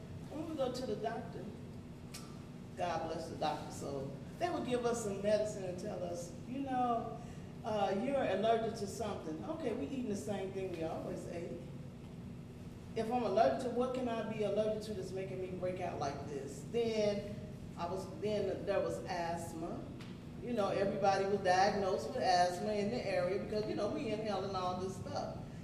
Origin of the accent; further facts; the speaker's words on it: Carbondale, Illinois, United States; So, okay, so I was born, again, I was born and raised in Carbondale. I was born in Carbondale.